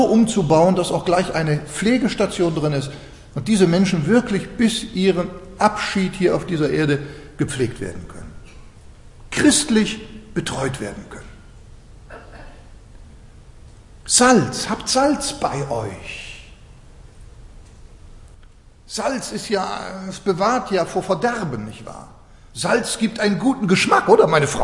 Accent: Switzerland; Na, ich bin ja Schweizer.

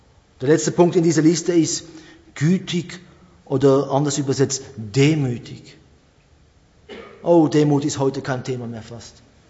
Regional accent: Switzerland; Vielleicht auch wir als Schweizer, wir denken, ja, wir sind Schweizer und die einen sind sogar Eidgenossen.

